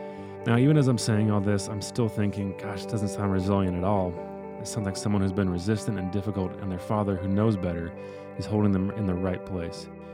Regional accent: Texas, United States; I was born and raised in the Texas Hill Country and was extremely rooted in its history and culture.

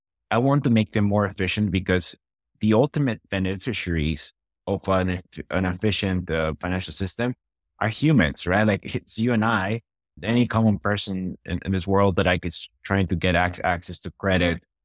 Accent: Bolivia; I mean, in going back to growing up in Bolivia, right? Like, I grew up in an environment in which financial institutions were pretty fragile.

